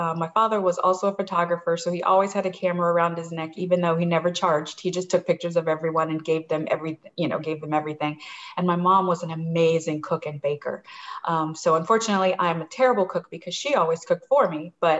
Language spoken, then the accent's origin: English; Los Angeles, California, United States; now in San Luis Obispo, United States; I am originally from Los Angeles, and all of my family, my immediate family, are from LA.